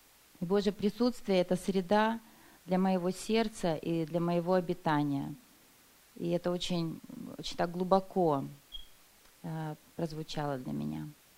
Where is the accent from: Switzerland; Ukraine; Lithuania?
Switzerland; Russian is a second language; я из Швейцарии.